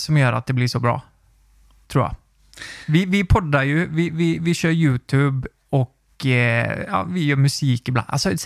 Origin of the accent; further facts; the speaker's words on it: Nittorp, Västra Götaland County, Sweden; jag var ju från Nittorp och jag tyckte det var kul med videos.